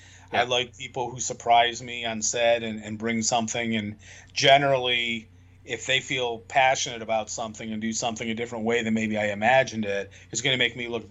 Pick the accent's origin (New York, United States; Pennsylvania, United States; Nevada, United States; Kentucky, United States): New York, United States; Fredonia; grew up, though, in Fredonia, an hour south of here. And I was in New York City for 21 years. But when I grew up in Fredonia, we got Buffalo stations, and we did get Canadian stations.